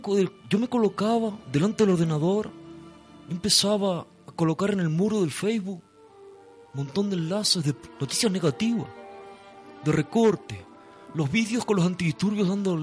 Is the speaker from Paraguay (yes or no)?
no; Garafía, Canary Islands, Spain; Yo soy de Garafía.